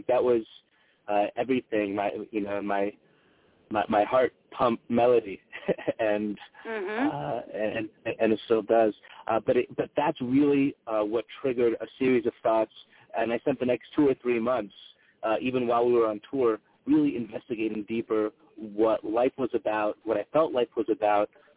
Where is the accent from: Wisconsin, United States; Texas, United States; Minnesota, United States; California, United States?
California, United States; Los Angeles; But I'm born and raised in Los Angeles in North Hollywood. And being from L.A. And being from a creative family